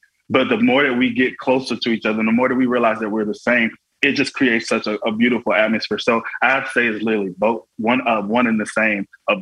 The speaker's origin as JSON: {"language": "English", "region": "Florida", "country": "United States", "tie": "born or raised there", "said": "all I ever had growing up in Florida was my worship."}